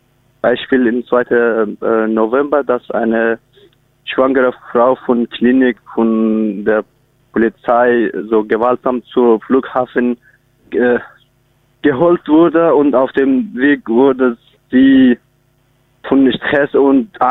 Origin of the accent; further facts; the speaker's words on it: Afghanistan; now in Germany; Ich komme aus Afghanistan und bin seit Ende 2010 in Deutschland.